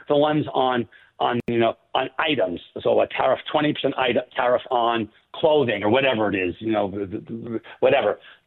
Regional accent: Montreal, Quebec, Canada; now in United States; I have family in Canada. I was raised in Montreal.

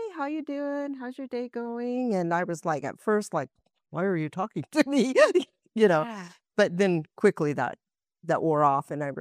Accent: Winston, Oregon, United States; also born or lived in Eugene; So all my family is here, and I grew up in the Winston-Dillard School District, went to Dillard Elementary, first through sixth grade.

